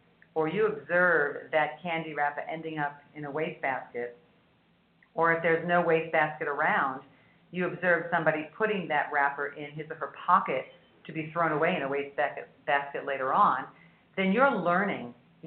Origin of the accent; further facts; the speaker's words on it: New York City, New York, United States; also born or lived in Japan; I remember, now I grew up in New York City, and you took care of your own apartment